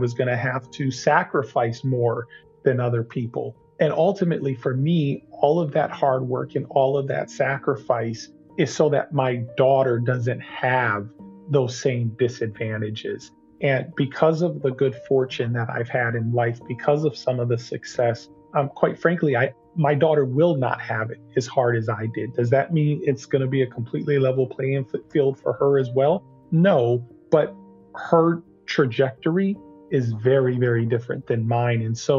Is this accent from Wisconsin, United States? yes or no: yes; Milwaukee, Wisconsin, United States; born there; I was born in Milwaukee, Wisconsin, a great city.